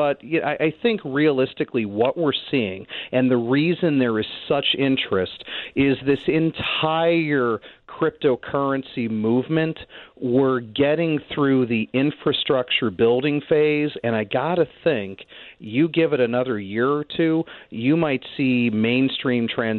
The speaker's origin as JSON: {"language": "English", "town": "Bloomington-Normal", "region": "Illinois", "country": "United States", "said": "I am from Bloomington Normal. ISU. Go Redbirds, baby."}